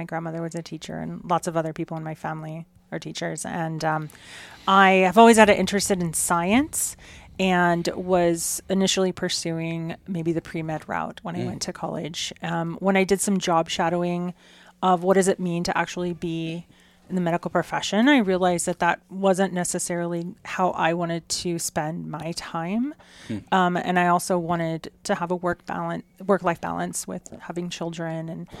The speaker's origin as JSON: {"language": "English", "region": "Texas", "country": "United States", "tie": "born or raised there", "said": "So I grew up in Texas, and I went to school at University of Texas at Austin and majored in biology."}